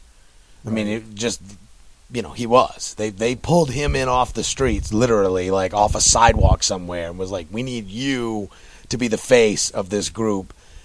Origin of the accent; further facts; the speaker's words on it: Maine, United States; We grew up in Downey's, Maine. There are no fucking railroad tracks to cross.